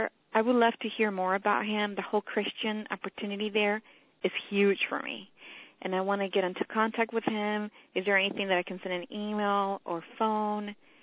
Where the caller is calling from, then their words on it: San Diego, California, United States; I am calling from San Diego